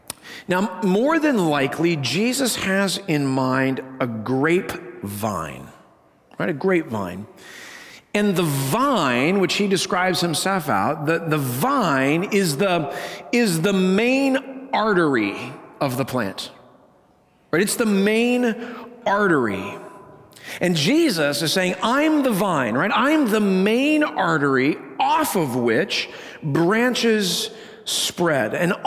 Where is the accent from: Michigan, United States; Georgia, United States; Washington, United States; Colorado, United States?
Colorado, United States; Denver; Now, I grew up in Denver, Colorado. I grew up in a city.